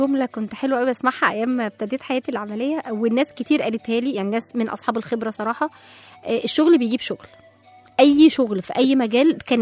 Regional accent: Egypt; ودي مشهورة قوي عندنا كمصريين، انت موت نفسك كده ليه؟

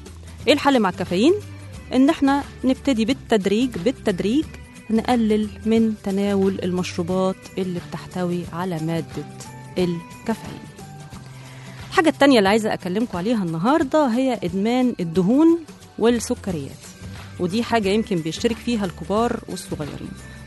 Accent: Egypt; طبعا احنا كلنا كمصريين من عادتنا خلص الأكل نروح نشرب شاي

